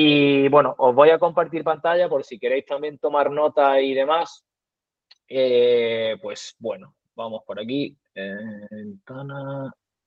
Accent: Andalusia, Spain; accent: Andalusian; soy andaluz, también por mi acento creo que muy del norte no soy, lo estaréis notando.

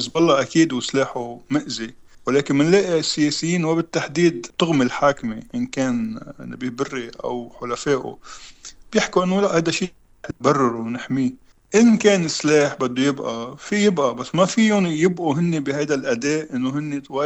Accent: Lebanon; ونحن كمواطنين لبنانيين

